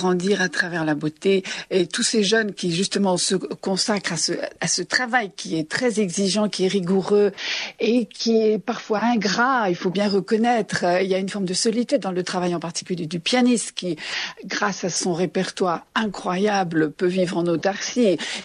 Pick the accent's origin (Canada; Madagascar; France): France; Brittany; Et puis probablement en tant que bretonne aussi, au départ j'ai un sens de la fidélité.